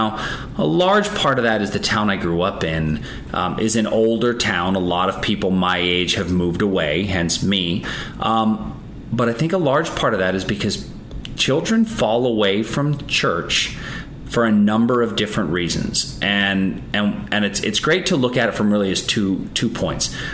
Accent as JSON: {"language": "English", "town": "Pittsburgh", "region": "Pennsylvania", "country": "United States", "tie": "born or raised there", "said": "I grew up in Pittsburgh where, we went back to my hometown church for Easter"}